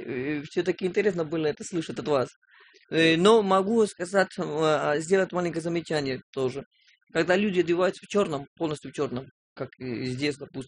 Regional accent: Peru; now in Russia; если, допустим, я решил уехать из Перу, чтобы учиться в России

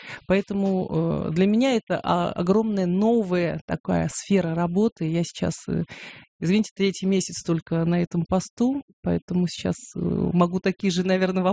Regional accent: Elista, Kalmykia, Russia; Я родилась в Элисте, в столице Калмыкии. Прожила там всю сознательную жизнь, там училась, закончила школу, там же университет закончила.

